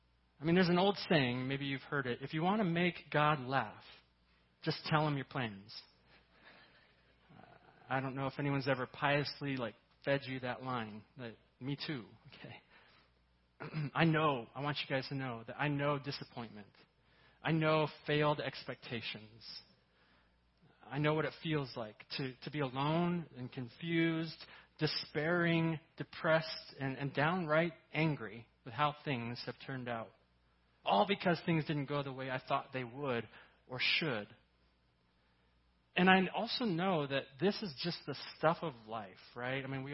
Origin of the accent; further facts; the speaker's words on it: Lake Havasu City, Arizona, United States; I grew up in Lake Havasu City, not too far from here. I'm a desert rat, and my dad was a preacher, so every Christmas we were at the church.